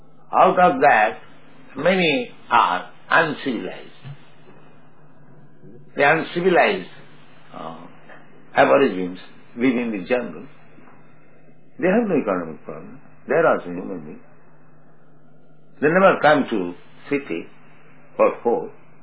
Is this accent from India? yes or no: yes; India; So many people, they say, India is starving. I am Indian, I never see any man starving and die.